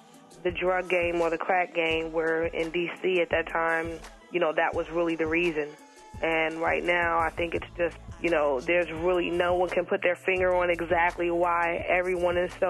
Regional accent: Washington, District of Columbia, United States; I'm originally from Washington, D.C., and certainly there are a lot of parallels between what's happening in Philadelphia and what happened in D.C. in the 80s and the early 90s

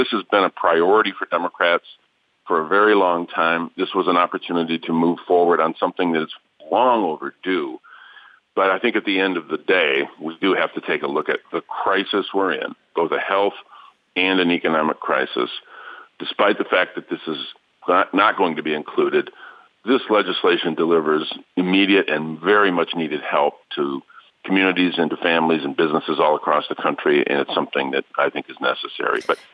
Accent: Flint, Michigan, United States; 40% of my hometown of Flint live in poverty.

